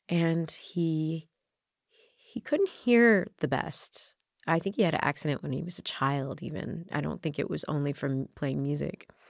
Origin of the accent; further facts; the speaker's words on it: Texas, United States; and I grew up in Texas, and I had a really nice childhood with my mom, and it was great, and her family's from Oklahoma